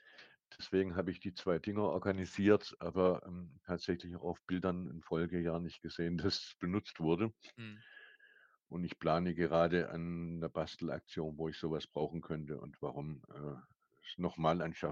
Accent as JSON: {"language": "German", "town": "Kaufbeuren", "region": "Bavaria", "country": "Germany", "tie": "born or raised there", "said": "also in Kaufbeuren werde ich sein, ist ja mein Heimatort."}